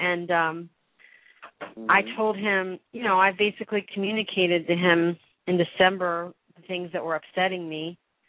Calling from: Florida, United States; I'm calling from Florida.

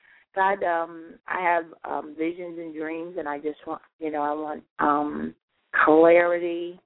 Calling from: Connecticut, United States; I'm calling you from Connecticut.

